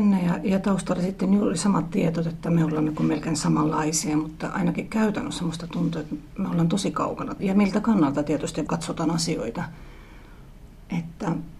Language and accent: Finnish; Estonia; Finnish is a second language; moved away as an adult; now in Finland; mä oon syntynyt Virossa, mä oon kasvanut siellä, mä oon saanut koulutuksen siellä. Eli kaikki minussa on virolaista.